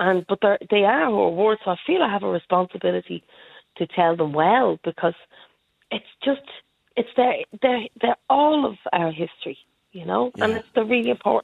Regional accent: Leinster, Ireland; accent: old-fashioned Liberties accent; Well, I have a very old-fashioned accent because the people in the Liberties do.

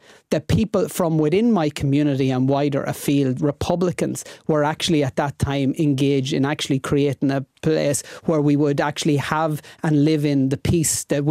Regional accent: Ulster, Ireland; I come from South County Monaghan, a few miles from South Armagh.

